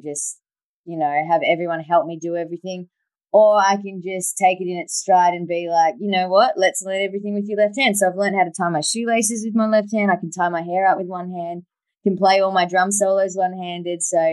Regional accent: Melbourne, Victoria, Australia; I just love St. Kilda. I'm just such a, and Chapel Street, you know, I grew up on Chapel Street working in the drum shop there that was below Revolver, the club.

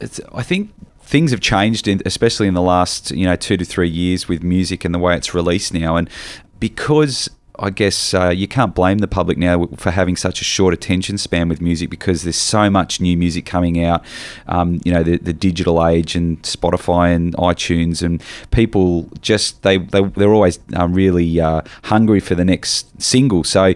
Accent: Tasmania, Australia; I grew up in Tassie

